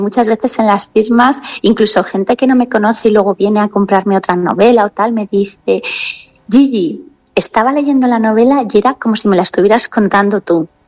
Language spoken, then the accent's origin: Spanish; Valencian Community, Spain; la gente que somos de la Comunidad Valenciana, que lo tenemos a nada, lo disfrutamos mucho en comparación con otras provincias.